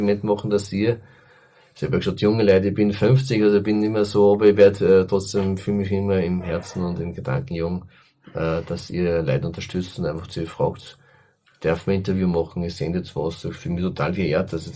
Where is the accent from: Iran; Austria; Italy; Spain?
Austria; Enns, Upper Austria; das war mir ein ganz großes Anliegen für meine Heimatstadt Enz